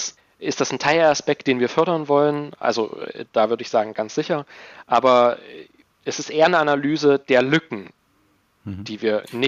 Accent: Saxony-Anhalt, Germany; Ich lebe in Sachsen-Anhalt und das ist eine ganz persönliche, oder ich komme aus Sachsen-Anhalt

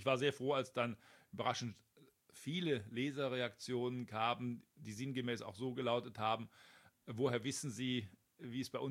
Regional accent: Heilbronn, Baden-Württemberg, Germany; in meiner Heimatstadt Heilbronn

